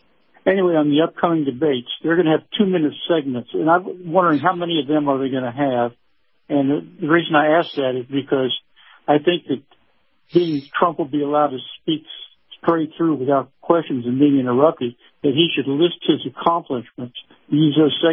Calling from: Florida, United States; Third Ward, Florida, Captain.

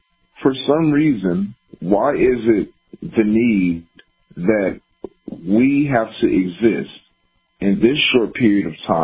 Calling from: Coral Springs, Florida, United States; I love everything that you're doing. I'm calling from Coral Springs, Florida.

